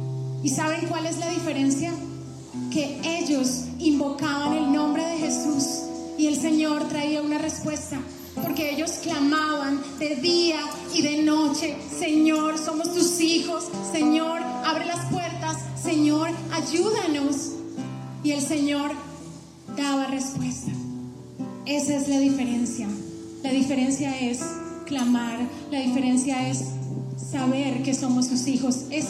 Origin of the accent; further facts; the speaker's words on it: Bogotá, Bogotá D.C., Colombia; Yo soy bogotana y hace unos 8 meses o un poco más conocí a una mujer venezolana.